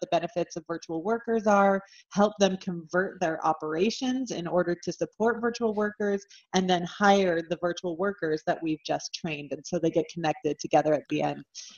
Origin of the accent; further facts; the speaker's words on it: Utah, United States; I'm originally from Utah.